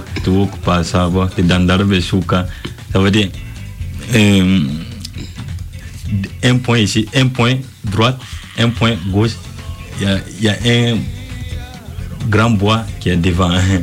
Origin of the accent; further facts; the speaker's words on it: Burkina Faso; Oui, moi, je viens de Burkina Faso.